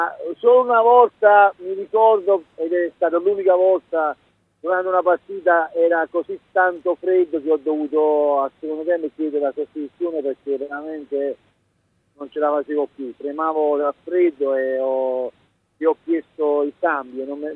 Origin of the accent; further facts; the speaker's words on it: Naples, Campania, Italy; now in Taranto, Italy; io sono napoletano, però vivo a Taranto da 6 anni.